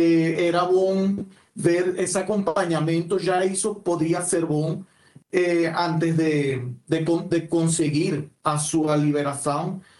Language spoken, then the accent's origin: Portuguese; Portugal; now in Venezuela; Nós estamos cá, nós também somos portugueses.